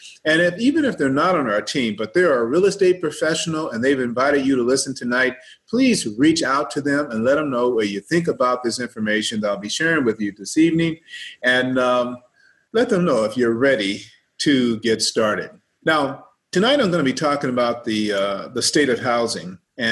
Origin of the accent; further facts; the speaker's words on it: San Bernardino, California, United States; also born or lived in Memphis; now in Riverside, United States; I was born originally in Memphis, Tennessee. I'm a native of Memphis, Tennessee, but was raised in San Bernardino out here in the IE.